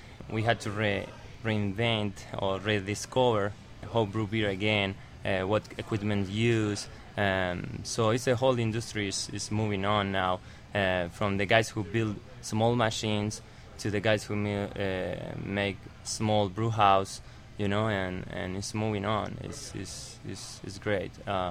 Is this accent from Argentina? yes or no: yes; Patagonia, Argentina; moved away as an adult; now in Boulder, United States; Okay, I'm from Argentina, Patagonia. I opened a brewery over there like 12 years ago and moved here